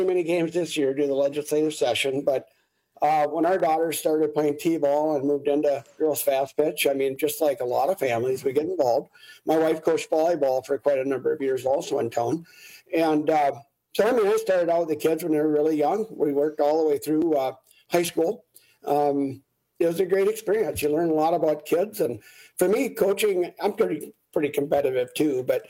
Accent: Grantsburg, Wisconsin, United States; especially in my hometown of Grantsburg here

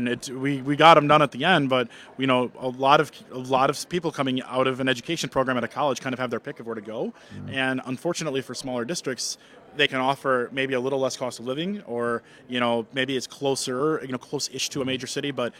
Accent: Wisconsin, United States; My hometown of Kidat has really invested in their portion of their tech ed space, preparing students for what they're going to find in careers beyond high school.

